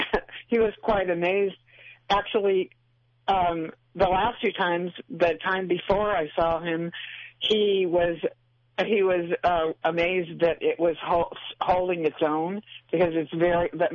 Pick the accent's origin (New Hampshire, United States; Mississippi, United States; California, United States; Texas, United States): California, United States; Los Angeles; I'm from the Los Angeles area